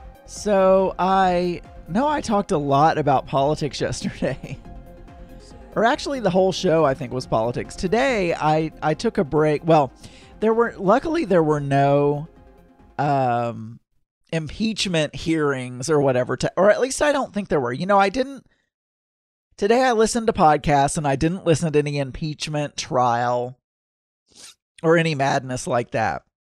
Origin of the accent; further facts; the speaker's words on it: Arkansas, United States; I grew up in South Arkansas, and South Arkansas is more New Orleans, more Louisiana-type weather.